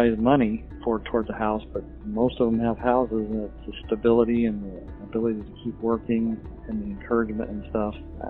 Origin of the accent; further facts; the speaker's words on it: Los Angeles, California, United States; also born or lived in Denver; I was born in Denver and raised there till third grade. Then we moved to Los Angeles.